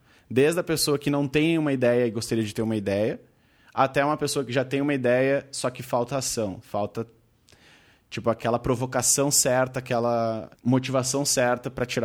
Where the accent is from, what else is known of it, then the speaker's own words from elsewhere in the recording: Porto Alegre, Rio Grande do Sul, Brazil; eu venho de Porto Alegre